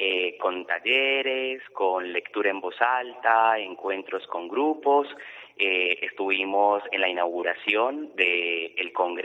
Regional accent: Medellín, Antioquia, Colombia; a nivel local en Medellín, que es la ciudad de donde vengo

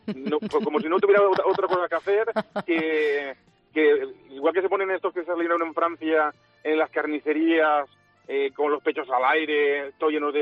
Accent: Alzira, Valencian Community, Spain; yo soy de Alcira, un pueblecito que hay al lado de Valencia.

